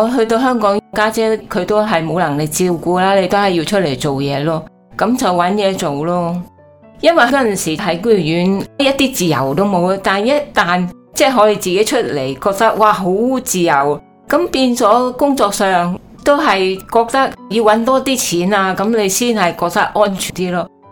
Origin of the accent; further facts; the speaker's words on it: Macau; 那我其实就是出生在澳门的